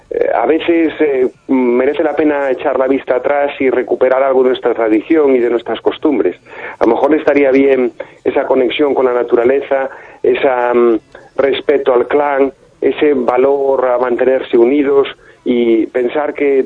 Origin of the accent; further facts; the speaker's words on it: Galicia, Spain; en el idioma de mi tierra y unas novelas que siempre tienen a Galicia como protagonista